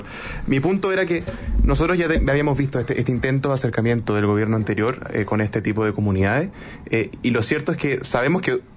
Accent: Chile; Aquí somos todos chilenos, somos todos iguales ante la ley

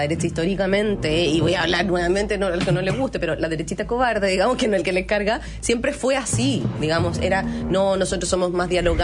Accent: Antofagasta, Chile; a mí se me sale lo nortina. ¿Cachai? Yo soy de Antofagasta. Se me sale lo nortina

